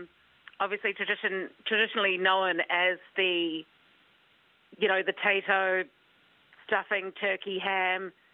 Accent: New Zealand; I'm clearly from New Zealand.

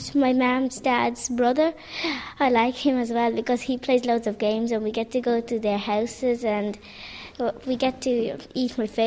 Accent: Japan; English is a second language; now in Ireland; I came from Japan. My father is from Pakistan.

